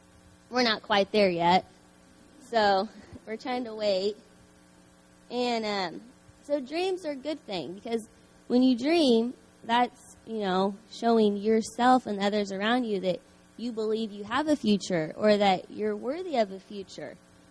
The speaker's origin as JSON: {"language": "English", "region": "Indiana", "country": "United States", "said": "A little bit about myself. I'm from Indiana"}